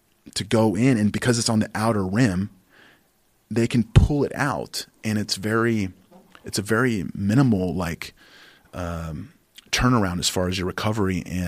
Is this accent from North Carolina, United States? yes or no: no; Oklahoma, United States; I've only done 3 fights with Bellator outside of my home state, outside of Oklahoma, my last 3, you know?